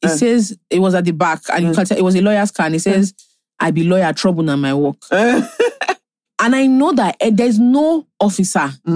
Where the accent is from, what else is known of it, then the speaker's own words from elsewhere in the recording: Nigeria; Being Nigerian, hey, you know what you're seeing is.